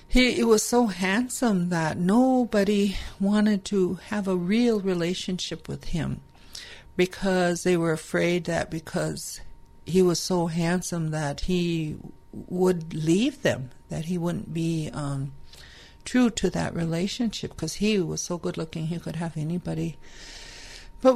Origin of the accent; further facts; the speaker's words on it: Cass Lake, Minnesota, United States; Now, I was born in the Mission area out north of Lake Andrusia in 1952. But we moved there from there when I was 6 months old. And we moved into town, into the south of the railroad tracks on the southeast end of Cass Lake